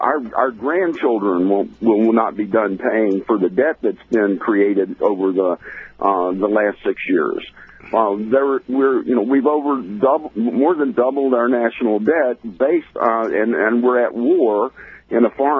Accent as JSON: {"language": "English", "region": "Arkansas", "country": "United States", "said": "I'm a registered Democrat. I'm from Arkansas."}